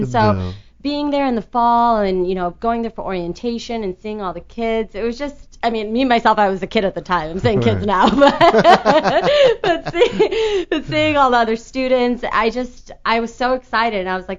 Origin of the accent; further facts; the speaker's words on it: California, United States; growing up in California, it was wonderful, beautiful state, but there was something about the Midwestern hospitality